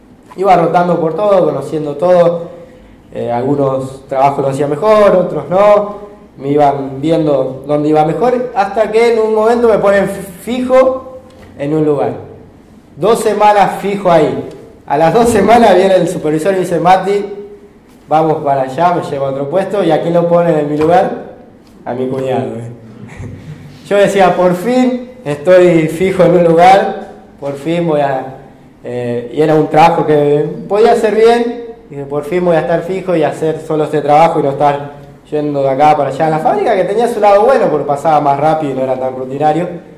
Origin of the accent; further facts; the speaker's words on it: Don Torcuato, Buenos Aires Province, Argentina; Me quedaba más cerca de casa, yo soy de Don Torcuato, de Tigre.